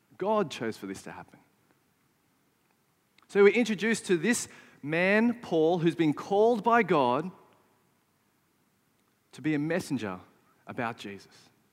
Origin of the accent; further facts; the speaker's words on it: Sydney, New South Wales, Australia; My parents, Chinese, Malaysian, is that who I am? Or am I Aussie? You know, born and bred in Western Sydney.